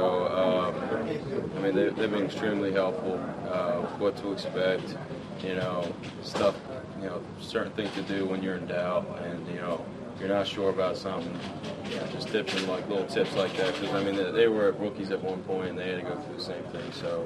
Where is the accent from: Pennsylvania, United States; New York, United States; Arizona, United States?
Pennsylvania, United States; Philadelphia; I'm from Philly, and Pittsburgh's a little bit away